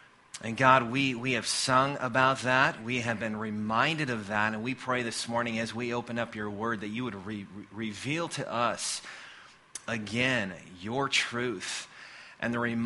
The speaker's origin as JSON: {"language": "English", "region": "Midwest", "country": "United States", "tie": "born or raised there", "said": "growing up in the Midwest, I would have thought that was kind of scary"}